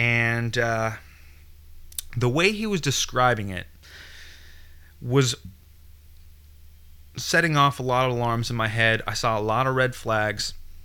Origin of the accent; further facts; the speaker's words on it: California, United States; we're weirdos from California that probably look pretty out of place.